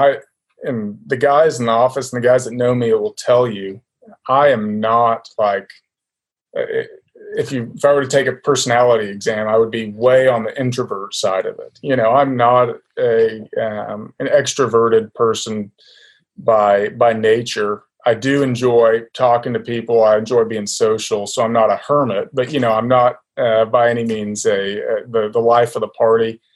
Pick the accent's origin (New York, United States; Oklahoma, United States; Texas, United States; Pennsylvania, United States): Oklahoma, United States; Tulsa; I'm from Tulsa originally, and I met a guy that's with CBRE in Tulsa